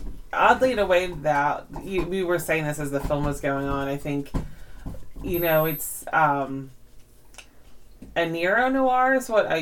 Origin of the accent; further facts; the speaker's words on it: Philadelphia, Pennsylvania, United States; And growing up in the Philadelphia area, there was just amazing late-night television